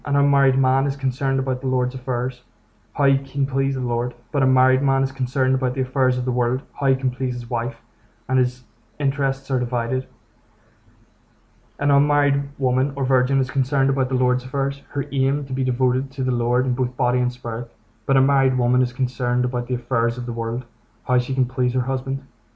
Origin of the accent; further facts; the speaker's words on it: Belfast, Northern Ireland, United Kingdom; I'm from West Belfast